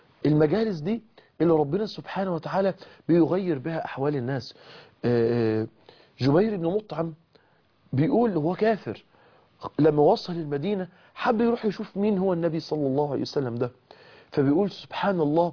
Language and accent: Arabic; Mansoura, Dakahlia, Egypt; احنا واحنا صغيرين ياما سافرنا للاماكن السياحية، وياما سافرنا، احنا كنا بنسافر من المنصورة لحد القاهرة علشان نروح القلعة، ونسافر نروح راس البر